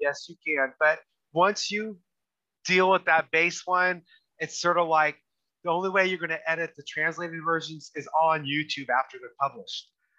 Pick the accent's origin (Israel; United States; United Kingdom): United Kingdom; England; And I'm English making a video so today, a dual purpose video.